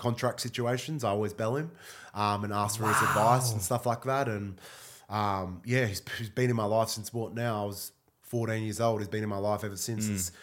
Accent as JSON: {"language": "English", "town": "Melbourne", "region": "Victoria", "country": "Australia", "tie": "born or raised there", "said": "I became the first Melbourne kid ever to play for the club."}